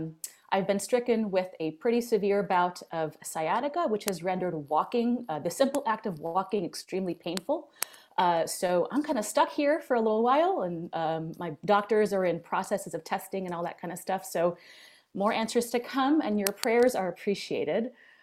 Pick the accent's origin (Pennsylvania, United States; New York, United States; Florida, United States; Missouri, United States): Pennsylvania, United States; Philadelphia; accent: Philadelphia; as a native Philadelphian, if I slip into my native Philadelphia accent and talk about water, please don't let it distract you